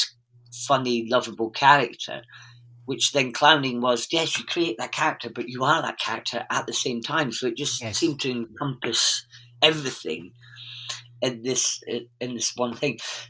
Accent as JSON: {"language": "English", "town": "Aberdeen", "region": "Scotland", "country": "United Kingdom", "said": "those that don't know, Aberdeen. Although you wouldn't tell, because I don't know what's happened to my accent."}